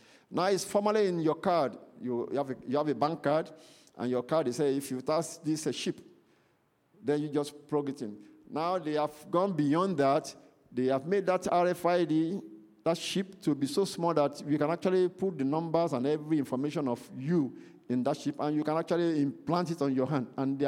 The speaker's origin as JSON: {"language": "English", "country": "Nigeria", "moved": "as an adult", "said": "When I came to this country, the first time I came to this country from Nigeria, just for a visit, and I wanted to rent a car at the airport."}